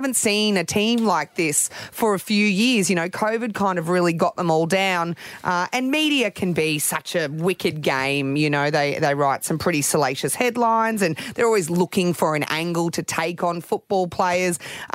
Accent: Queensland, Australia; This is what being a Queenslander is all about, is, you know, it's that sense of community

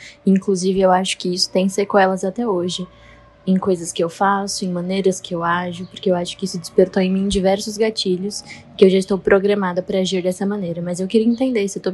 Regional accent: Suzano, São Paulo, Brazil; sou de Suzano, tenho 27 anos.

